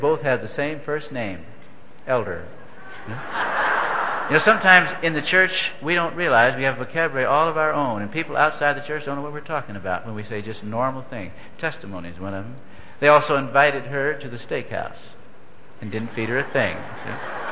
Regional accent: Moberly, Missouri, United States; And I went back home to my hometown of Moberly, Missouri

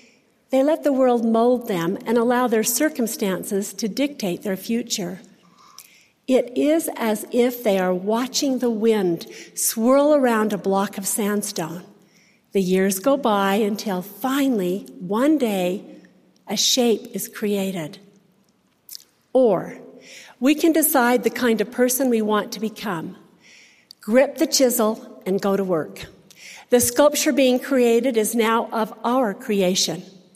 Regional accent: Salt Lake City, Utah, United States; also born or lived in Ogden, Utah; I was born in Ogden, Utah, grew up in Salt Lake City, and at age 18, when I was about to leave to go to Utah State

